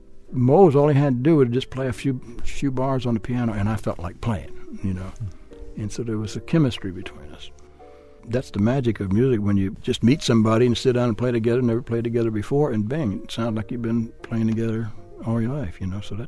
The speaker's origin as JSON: {"language": "English", "town": "Charleston", "country": "United States", "said": "I'm just from Charleston, and I'm just here to learn."}